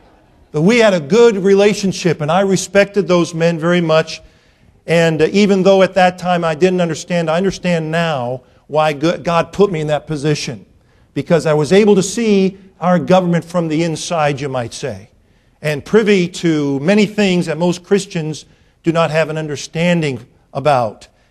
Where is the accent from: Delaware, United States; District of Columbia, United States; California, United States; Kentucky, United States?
District of Columbia, United States; Washington; I grew up in the Washington, D.C. area.